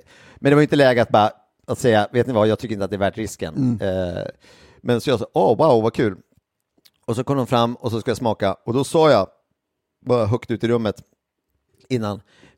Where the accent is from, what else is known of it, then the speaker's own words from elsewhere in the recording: Sweden; nej, det var bara jag som var svensk och så var bara japaner.